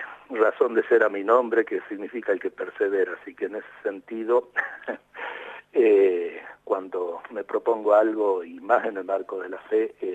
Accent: Salta, Argentina; born there; nací acá al sur de la provincia de Salta, en el departamento de Rosario de la Frontera. Mi familia, Mi papá era polaco, vino a los 11 años, en 1926, de Polonia.

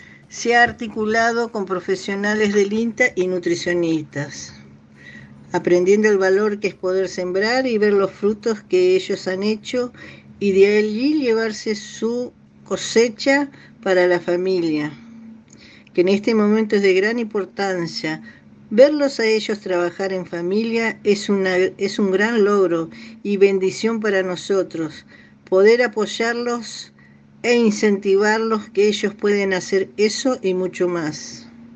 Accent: Santo Tomé, Corrientes, Argentina; de Santo Tomé, Corrientes.

